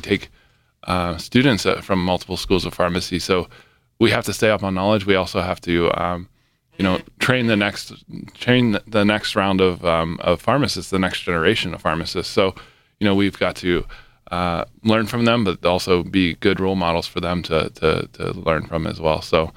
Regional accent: Somerset, Pennsylvania, United States; Originally from Somerset, Pennsylvania. That's where I first got my pharmacy experience too.

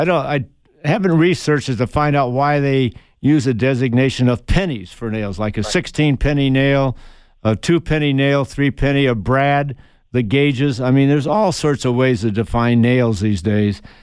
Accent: Tucson, Arizona, United States; In my case, in growing up in Tucson, Arizona, most of it was due to actual experience with my dad, who was a contractor, furniture maker, carpenter, a builder.

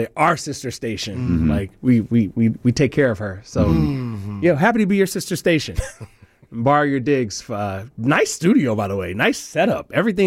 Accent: Huntsville, Alabama, United States; now in Sacramento, United States; I was like, oh, I'm from Alabama.

